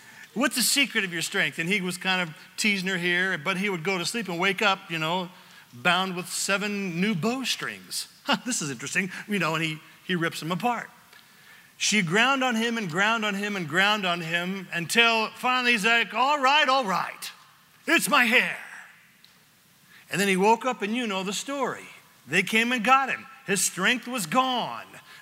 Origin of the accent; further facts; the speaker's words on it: California, United States; By the way, I used to be a Californian, so I can say that. I'm from California.